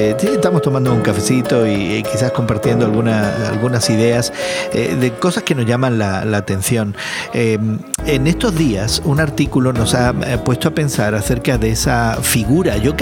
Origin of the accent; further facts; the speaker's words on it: Spain; Muy desconectado porque yo vengo de España